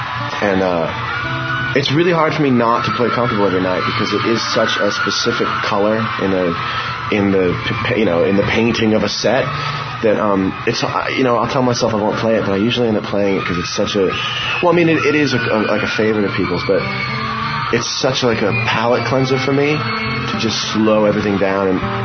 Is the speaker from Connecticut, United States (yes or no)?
yes; Bridgeport, Connecticut, United States; I'm actually from Bridgeport, so big shout out to Bassett High School and Central and Harding High and Central High School.